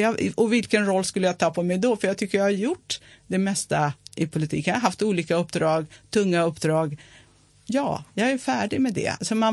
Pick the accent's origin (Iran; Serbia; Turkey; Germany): Turkey; Batman, Batman Province; Swedish is a second language; Ja, min hemstad.